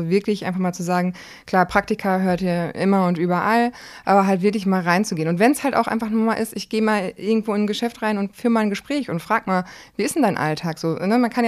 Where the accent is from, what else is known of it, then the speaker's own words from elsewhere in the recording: Münster, North Rhine-Westphalia, Germany; also born or lived in Hamburg; Münster ist auch meine Heimat, genau.